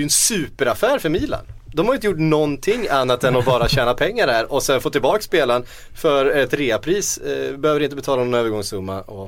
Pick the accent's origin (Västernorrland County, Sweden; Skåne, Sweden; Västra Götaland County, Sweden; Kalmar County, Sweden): Kalmar County, Sweden; Västervik; Ja, Han är weak, som vi säger hemma i Västervik.